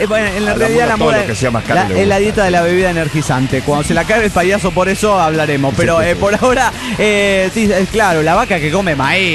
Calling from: Quito, Pichincha, Ecuador; de Quito, Ecuador

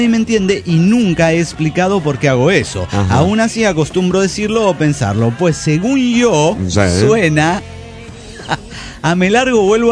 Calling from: Dublin, Leinster, Ireland; de Dublín, Irlanda.

